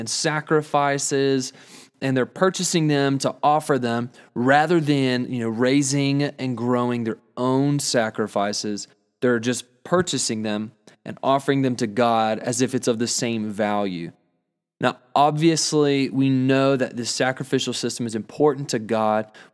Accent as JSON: {"language": "English", "region": "South Carolina", "country": "United States", "tie": "born or raised there", "said": "I've always been a Clemson fan. I was raised in South Carolina, so I love Clemson."}